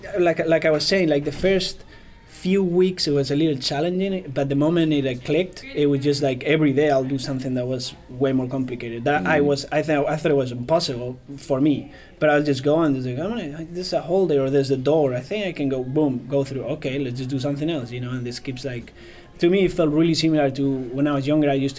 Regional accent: Madrid, Community of Madrid, Spain; moved away as an adult; now in United States; I'm originally from Spain, from Madrid, and I moved to the U.S. to work.

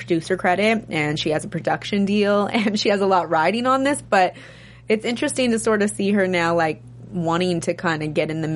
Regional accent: New York, United States; now in Los Angeles, United States; Okay, so I'm from the East Coast. I'm from New York. I've lived in L.A. for 3 years now.

